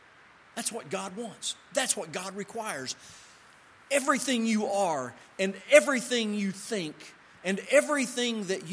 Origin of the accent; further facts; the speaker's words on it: Oklahoma, United States; I think I've said Shema in the past because I'm from Oklahoma.